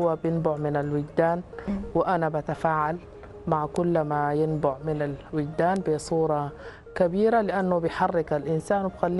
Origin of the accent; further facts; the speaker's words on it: North, Sudan; انا حقيقه يعني من الشمال طبعا،